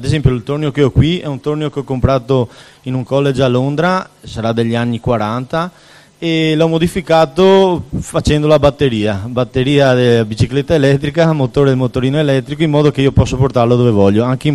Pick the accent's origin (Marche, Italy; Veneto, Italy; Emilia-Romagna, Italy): Veneto, Italy; Murano; io vengo da Murano